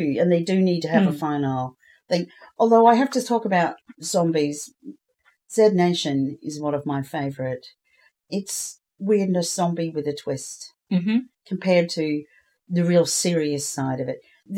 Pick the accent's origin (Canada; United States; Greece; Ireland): Ireland; accent: Irish; I went back into my Irish accent then and said films, didn't I?